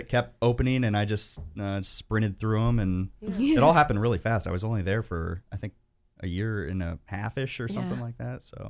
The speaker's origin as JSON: {"language": "English", "town": "Columbus Grove", "region": "Ohio", "country": "United States", "said": "So I'm from Northwest Ohio, which is Columbus Grove in between Lima and Findlay. So it's just about an hour and a half north of here."}